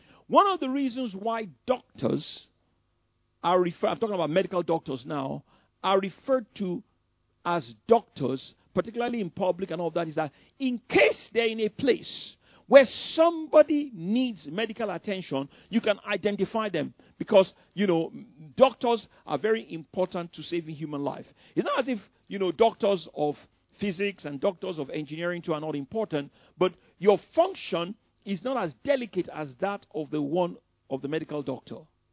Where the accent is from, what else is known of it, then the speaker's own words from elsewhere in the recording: England, United Kingdom; You know, I just told him I came from England.